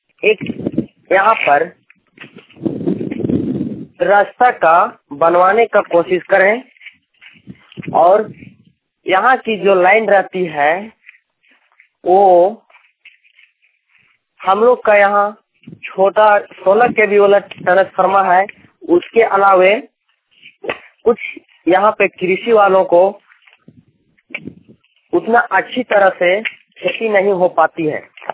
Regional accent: Dumarbera, Jharkhand, India; ग्राम लुरुंगा, टोला डुमरबेड़ा, जिला हजारीबाग, झारखंड, पोस्ट गोसाई बलिया, थाना बड़का गांव का रहने वाला हूँ।

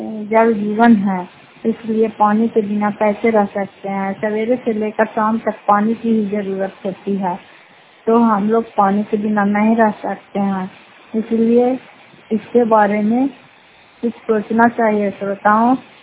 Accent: Fatehpur, Bihar, India; घर फतेहपुर पंचायत मकरौता जिला नालंदा कराता ब्लॉक की निवासी हूँ।

